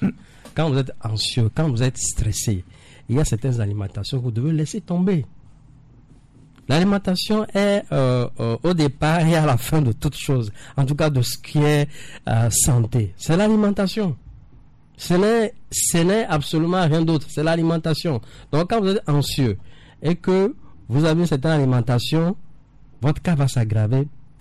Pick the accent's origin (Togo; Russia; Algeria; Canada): Togo; Nous sommes combien de Togolais dans nos Togo